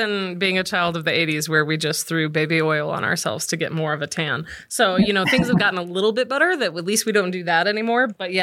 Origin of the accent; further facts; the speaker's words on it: Los Angeles, California, United States; now in Colorado, United States; I grew up in Los Angeles and went to school in San Diego. So you couldn't not find me at the beach on any given day.